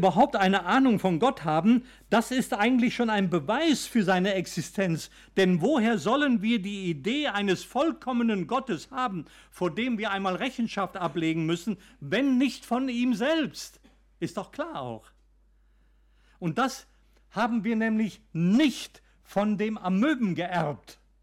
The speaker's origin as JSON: {"language": "German", "country": "Austria", "tie": "born or raised there", "said": "ich bin in Österreich groß geworden, als Österreicher natürlich, und bin groß geworden in der römischen Kirche."}